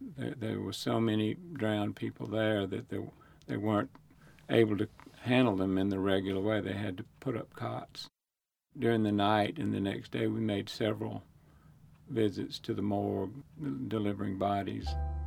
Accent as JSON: {"language": "English", "region": "the South", "country": "United States", "tie": "born or raised there", "said": "I grew up in the Jim Crow South."}